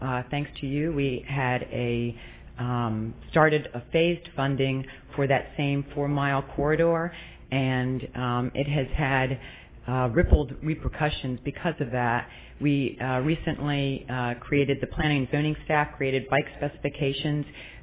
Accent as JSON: {"language": "English", "region": "Virginia", "country": "United States", "said": "I'm from Isle of Wight County"}